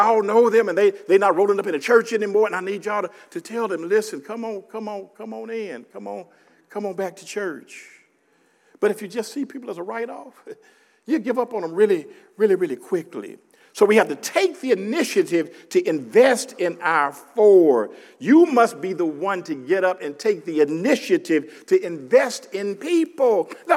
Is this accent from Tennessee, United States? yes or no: yes; Memphis, Tennessee, United States; I'm from Memphis.